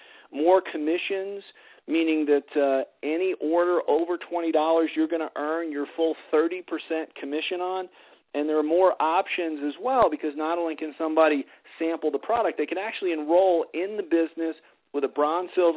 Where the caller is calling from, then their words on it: Colorado, United States; I'm calling in from Colorado tonight.